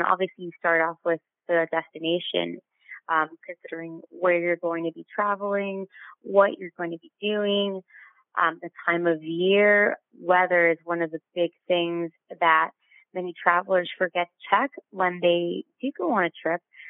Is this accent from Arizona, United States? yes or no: no; Los Angeles, California, United States; I'm from Los Angeles, and I don't even have a storage unit anymore. So technically, my home base is Los Angeles, but I'm never there.